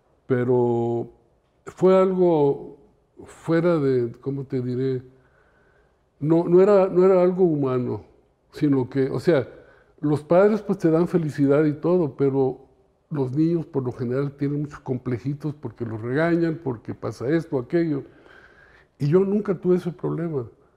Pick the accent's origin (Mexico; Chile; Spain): Mexico; Chiapas; nací en Chiapas, en la selva Lacandona. Mi padre trabajaba en una finca cafetera. Y ahí nacieron mis cuatro hermanos, los tres hermanos y yo.